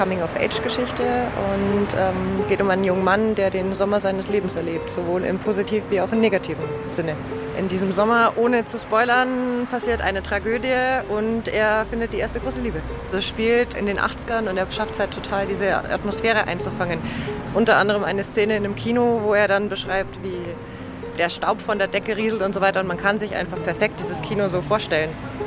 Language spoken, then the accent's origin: German; Rosenheim, Bavaria, Germany; ich komme aus Rosenheim